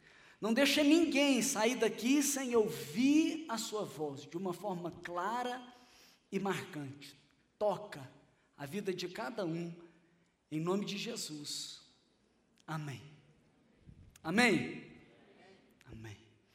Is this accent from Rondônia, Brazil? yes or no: no; Rio de Janeiro, Brazil; eu falei, carioca. Aí ele falou, mineiro. Eu falei, mineiro nada, quem falou que eu sou mineiro? Ele falou, não, o jeito que você fala é mineiro.